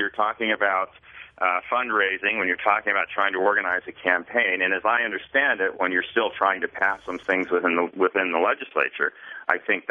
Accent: Idaho, United States; There are a few states, including my home state of Idaho, in which actually the governor gets to appoint the replacement.

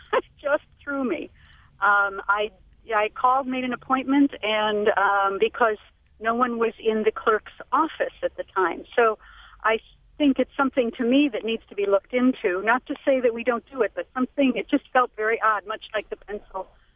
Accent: Milwaukee, Wisconsin, United States; I come from Milwaukee

